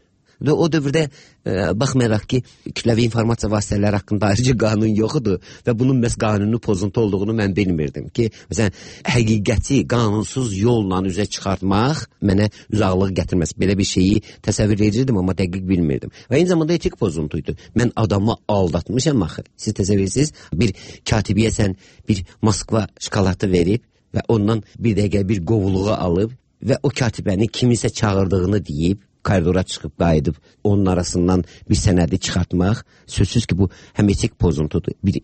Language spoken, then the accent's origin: Azerbaijani; Baku, Azerbaijan; Və mən çox uşaq yaşlarından Bakıda böyümüşəm. Belə hesab eləyək ki, mən bir yuxusunda haranı görürsə oralıdır, mən yuxumda Bakını görürəm.